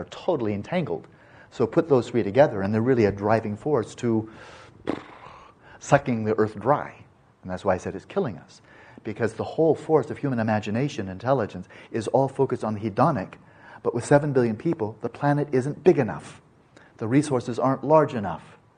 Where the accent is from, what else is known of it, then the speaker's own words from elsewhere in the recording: United States; I'm speaking as an American